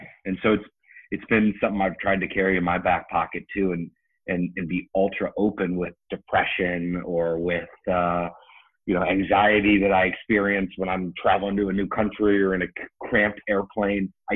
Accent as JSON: {"language": "English", "region": "Missouri", "country": "United States", "said": "so I'm from Missouri, right, where the men don't dance or cry or do any of those things, right?"}